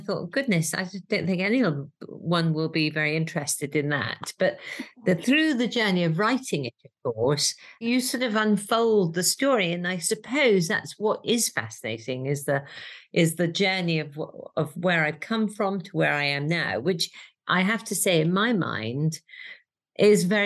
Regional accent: Wales, United Kingdom; I'm so passionate about being Welsh, is that all my friends would say, well, yeah, you are Welsh. Well, how far do you live into Wales? And literally 200 metres over the border.

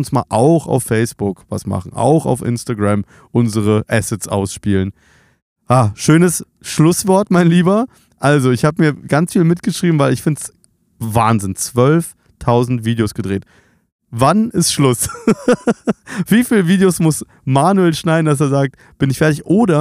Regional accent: Berlin, Germany; Ich bin Berliner

